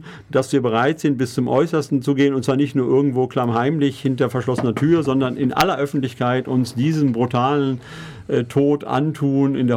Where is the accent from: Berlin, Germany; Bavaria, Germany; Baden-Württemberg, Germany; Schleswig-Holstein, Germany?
Baden-Württemberg, Germany; Tübingen; ich bin nicht selber aus Ulm, ich bin aus Tübingen, ist nicht so weit weg